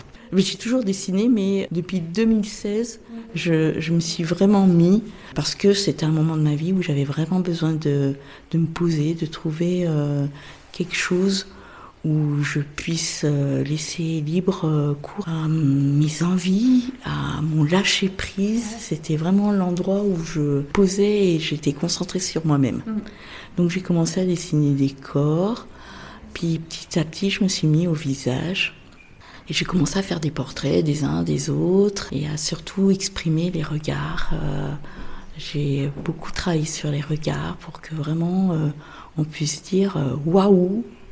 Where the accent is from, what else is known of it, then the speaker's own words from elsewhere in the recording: Chambéry, Auvergne-Rhône-Alpes, France; je suis de Chambéry, originaire. Puis j'habite Chambéry, j'ai voyagé entre-temps, mais voilà, je suis revenue à mes sources sur Chambéry.